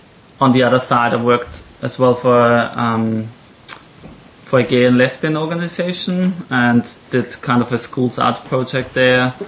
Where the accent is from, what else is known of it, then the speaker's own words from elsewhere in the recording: Austria; English is a second language; the whole lifestyle in Austria is very dominant Catholic, and that's how I grew up in Austria.